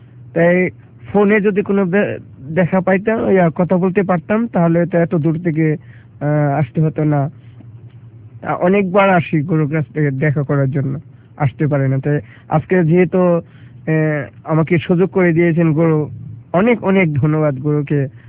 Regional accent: Narsingdi, Dhaka Division, Bangladesh; আমি নরসিংদী থেকে এসেছি।

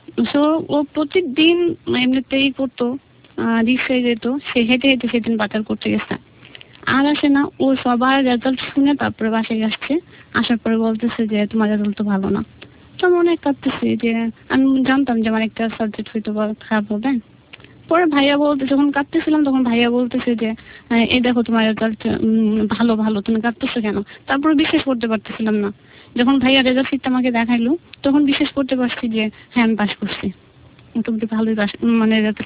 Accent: Mymensingh, Mymensingh Division, Bangladesh; আমি ছোটবেলা গ্রামের বাড়িতে বড় হয়েছি, আমার গ্রামের বাড়ি ছিল ময়মনসিং।

